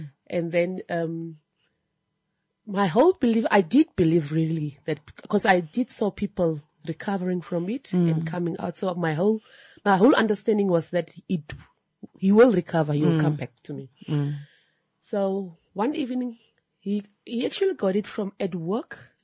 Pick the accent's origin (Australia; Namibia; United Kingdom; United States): Namibia; Khorixas, Kunene; now in Windhoek, Namibia; Mm-hmm. I'm originally from Korihas, but I live most of my time in Windhoek. I've been working here, been staying here with my kids, my family as well. So I'm based now in Windhoek.